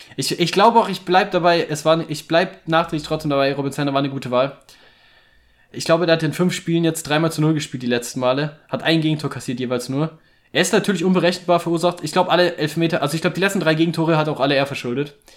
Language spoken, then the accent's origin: German; Mainz, Rhineland-Palatinate, Germany; Als Mainzer kann ich natürlich schon trotzdem sagen